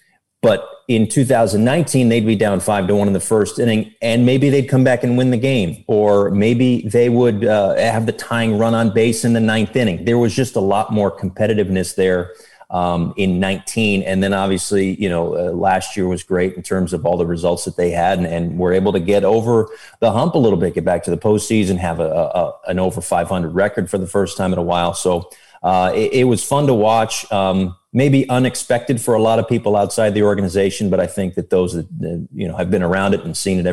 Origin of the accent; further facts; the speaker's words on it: Bristol, Connecticut, United States; And then like growing up in Bristol, you know, I certainly having worked at ESPN for 5 years